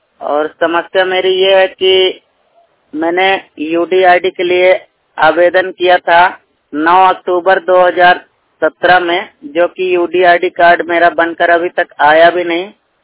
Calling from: Devgarh, Madhya Pradesh, India; और मैं सीधी जिले से बात कर रहा हूँ। मेरे गांव का नाम है देवगढ़

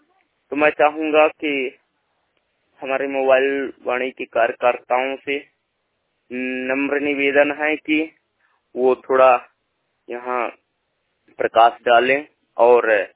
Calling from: Umri, Madhya Pradesh, India; ग्राम उमरी post उमरी तहसील सिरमौर जिला रीवा मध्य प्रदेश से।

